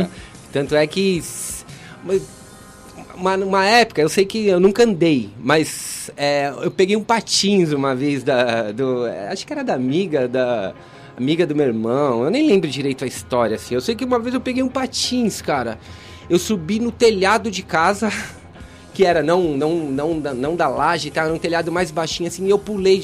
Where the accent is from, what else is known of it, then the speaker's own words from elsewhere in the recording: Osasco, São Paulo, Brazil; Nasci em Osasco e tô lá até hoje, cara.